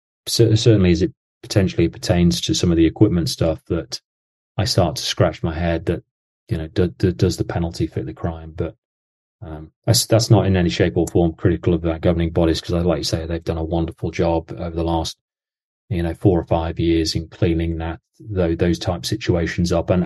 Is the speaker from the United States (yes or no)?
no; England, United Kingdom; anytime you start asking me about football, that's scary as an Englishman.